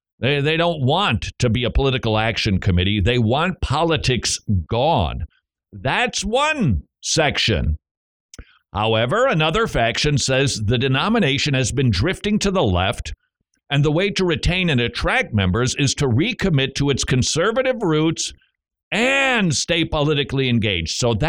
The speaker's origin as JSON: {"language": "English", "region": "Minnesota", "country": "United States", "said": "I'm from Minnesota, and I remember the Hee-haw better than the boy from Tennessee."}